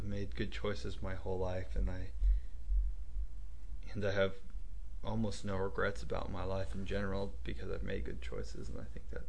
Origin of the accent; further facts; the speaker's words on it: the South, United States; I grew up in the South, and that had a lot to do with who I am. I grew up in a very small town of about 2,000 people, so everyone knew each other, really.